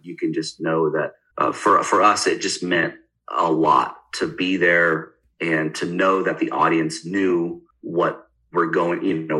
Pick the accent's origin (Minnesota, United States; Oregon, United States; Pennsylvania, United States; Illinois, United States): Oregon, United States; So born and raised in Eastern Oregon, right on the Oregon-Idaho border.